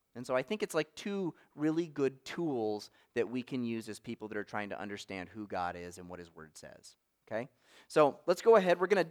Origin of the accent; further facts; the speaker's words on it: West Virginia, United States; I grew up in West Virginia, you know, so we do that kind of thing. We sit on rivers.